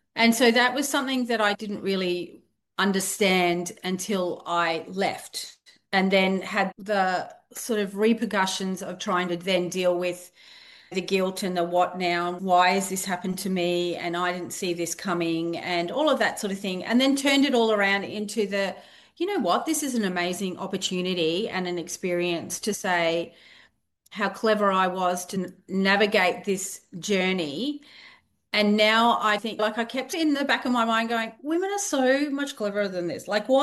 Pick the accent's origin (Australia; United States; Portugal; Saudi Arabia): Australia; East Coast; I'm from Australia. I'm from the east coast of Australia. So we do say we all have different accents depending on where we come from